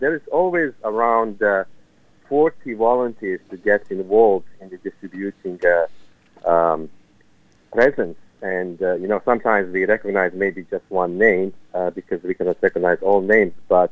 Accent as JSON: {"language": "English", "country": "Serbia", "moved": "yes", "said": "I came as a refugee from Serbia"}